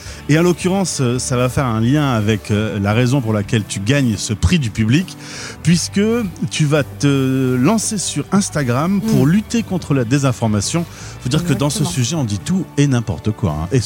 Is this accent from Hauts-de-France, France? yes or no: yes; Lille, Hauts-de-France, France; Alors moi, je suis de Lille.